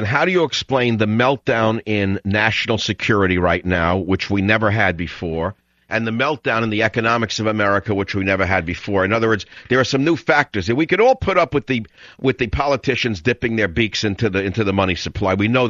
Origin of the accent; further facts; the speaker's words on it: New York, United States; accent: New York; See, you can tell by my accent, no matter where I lived, I'm from New York